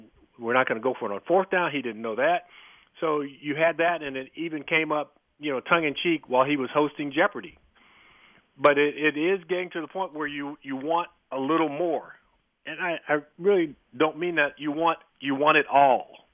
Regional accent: California, United States; But I am from the Bay Area

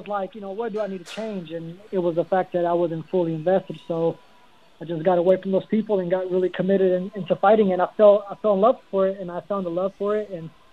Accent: Greenville, Texas, United States; I'm from Texas. I mean, it's kind of like, you know, the town that I'm from. I'm from Greenville, Texas. It's a little hole in the wall. You blink and you miss it.

